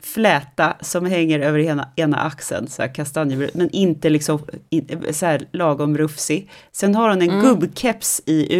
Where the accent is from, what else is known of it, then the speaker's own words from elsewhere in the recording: Stockholm County, Sweden; accent: Stockholm dialect; om jag skulle försöka läsa upp det här för er med min stockholmska, det skulle bli jättekonstigt